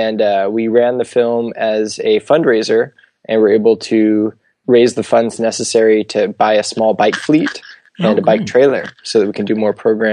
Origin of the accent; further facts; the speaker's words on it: Los Angeles, California, United States; now in Santa Barbara, United States; I'm actually from the South Bay of Los Angeles, and I've been out here 13 years now in Santa Barbara.